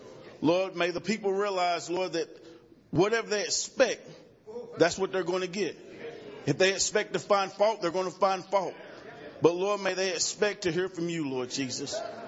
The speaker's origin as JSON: {"language": "English", "country": "United States", "tie": "born or raised there", "said": "I'm from Rutherford County."}